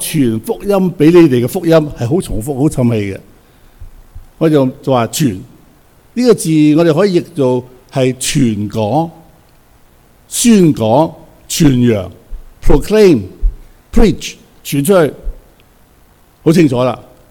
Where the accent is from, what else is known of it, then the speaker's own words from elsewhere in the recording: China; 我們中國人呢都有一些傳統的觀念的